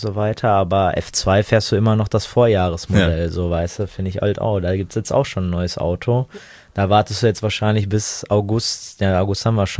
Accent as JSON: {"language": "German", "country": "Italy", "said": "finde ich persönlich gut als Italiener"}